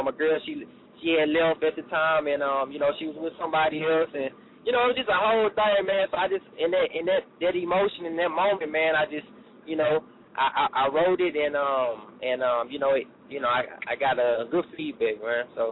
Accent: Dallas, Texas, United States; Nah, man, that's in Houston, man. I'm from Dallas, man. I'm a Cowboys fan.

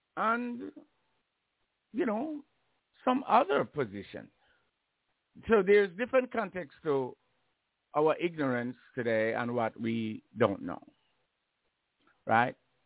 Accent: Jamaica; And, of course, I think of my growing up in Jamaica, and it is all church.

